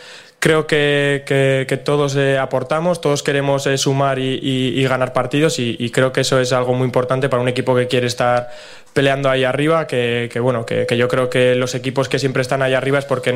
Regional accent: Navarre, Spain; Osasuna es el equipo de mi tierra

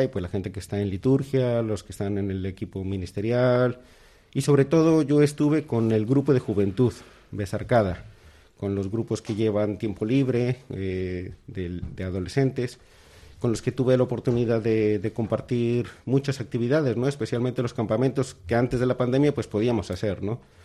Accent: Colombia; now in Bilbao, Spain; Yo vivo en Bilbao, yo soy colombiano, y vivo en Bilbao desde el año 2000. Yo vine pues para trabajar, para estudiar, para conocer un poco, y me quedé, y bueno, siempre he sido una persona religiosa

